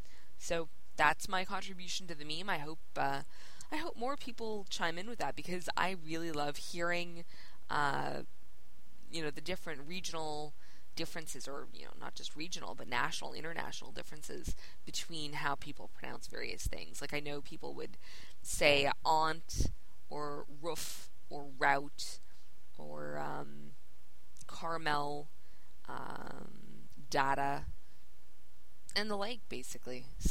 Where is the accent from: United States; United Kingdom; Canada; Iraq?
Canada; Montreal, Quebec; I am from Montreal, Quebec, Canada.